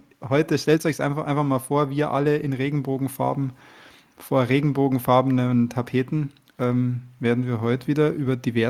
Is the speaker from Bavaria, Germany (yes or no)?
yes; Bavaria, Germany; ich komme ja nicht direkt aus München, sondern aus dem Umland.